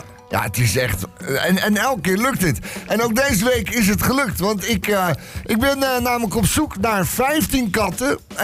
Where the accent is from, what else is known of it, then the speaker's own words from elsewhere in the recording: Goes, Zeeland, Netherlands; Ja, nee, ik kom uit Goes. Zeeland.